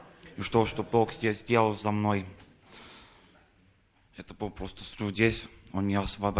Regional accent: Estonia; Russian is a second language; Я из Эстонии.

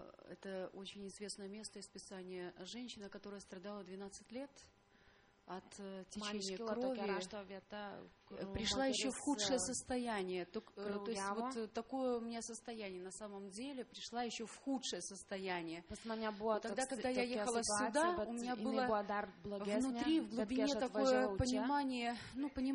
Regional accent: Grodno, Grodno Region, Belarus; Я из Гродно

